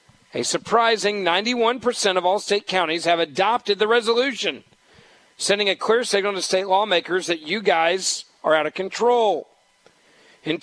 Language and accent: English; Memphis, Tennessee, United States; My hometown of Memphis has had a gun show since the early 1990s.